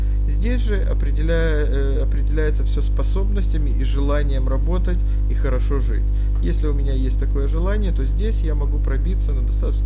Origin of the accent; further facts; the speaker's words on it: Kyiv, Ukraine; moved away; я приехал из Киева, из Украины